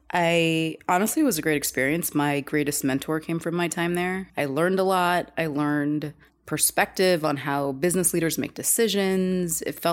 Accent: Kuwait; I grew up in Kuwait.

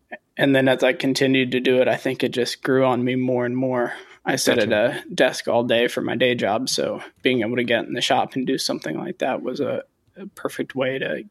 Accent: Indiana, United States; I went to school at Indiana University. So in my home state

